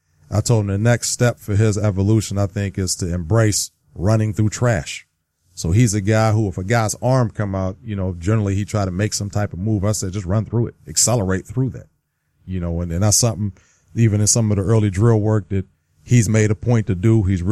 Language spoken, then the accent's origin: English; Youngstown, Ohio, United States; Now, I grew up in Youngstown, Ohio, so yeah. You could be Pittsburgh or you could be Cleveland, and I was neither.